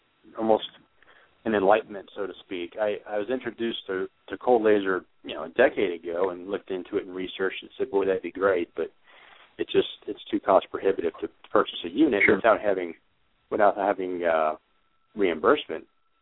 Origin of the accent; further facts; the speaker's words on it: St. Louis, Missouri, United States; Okay, well, originally I'm from St. Louis, Missouri.